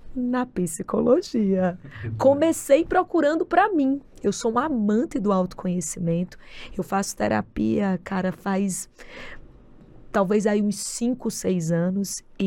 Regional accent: Natal, Rio Grande do Norte, Brazil; moved away as an adult; now in São Paulo, Brazil; Fiz em Natal, sou de Natal, gente, esse sotaque aqui já deu para identificar que não é de São Paulo. Mas eu vim para cá, para São Paulo

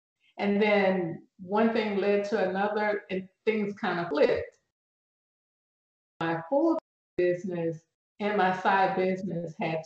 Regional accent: Houston, Texas, United States; So I am from Houston, Texas. I grew up as an only child.

